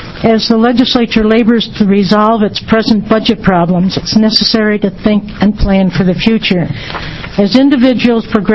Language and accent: English; North Bend, Oregon, United States; I'm from North Bend, Oregon.